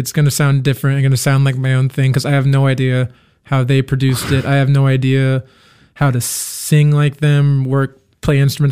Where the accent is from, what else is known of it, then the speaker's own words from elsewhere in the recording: Dallas, Texas, United States; moved away as an adult; now in Nashville, United States; I'm from Dallas. I moved to Nashville about 6 years ago